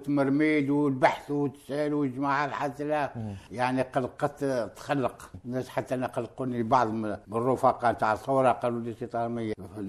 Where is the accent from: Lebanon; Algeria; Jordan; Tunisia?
Tunisia; moved away as an adult; أنا كنت خايف من تونس